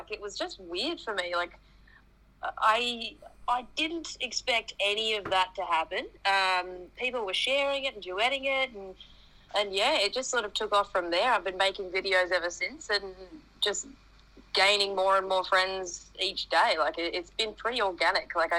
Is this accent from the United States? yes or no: no; Australia; I'm 27. I'm from Australia.